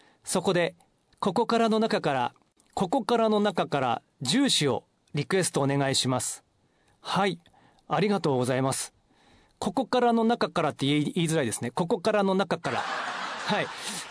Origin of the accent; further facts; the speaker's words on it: Shibutami, Iwate, Japan; 私のふるさと、渋民の偉人、石川啄木の短歌をモチーフにした楽曲で